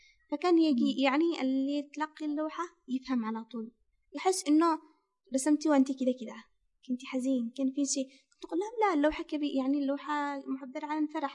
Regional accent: Yemen; جيت من اليمن، الوحيد اللي جيت من اليمن،

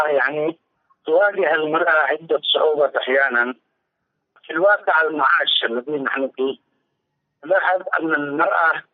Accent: Yemen; الملكية خاصة الذي هي العقارة عندنا في اليمن هي حق أصلي للرجال

